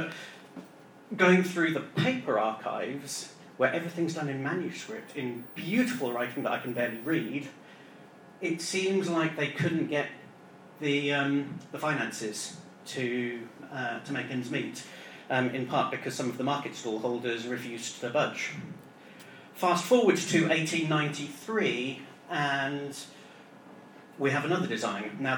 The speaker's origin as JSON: {"language": "English", "town": "Cambridge", "region": "East of England", "country": "United Kingdom", "tie": "born or raised there", "said": "Now, when I talk about Cambridge, I'm talking about my hometown."}